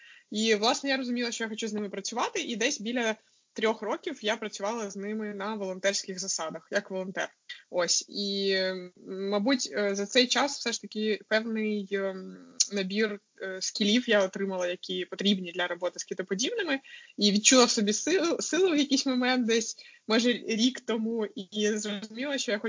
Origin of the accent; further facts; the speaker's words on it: Simferopol, Crimea, Ukraine; born there; Я сама народилася в Сімферополі, в Криму.